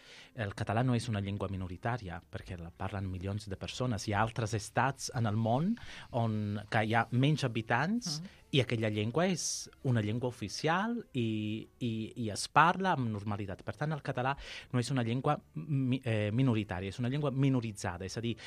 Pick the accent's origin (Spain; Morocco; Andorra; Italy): Italy; Sicily; first language Sicilian; Catalan is a second language; Perquè jo estic veient morir la meva llengua, que és el sicilià.